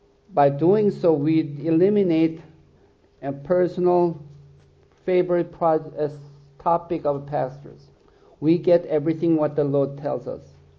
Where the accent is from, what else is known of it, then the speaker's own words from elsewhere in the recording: South Korea; first language Korean; English is a second language; Now that I no longer use my native language, I forgot the conversation vocabularies. There are times I get to hear some of the Korean conversation on TV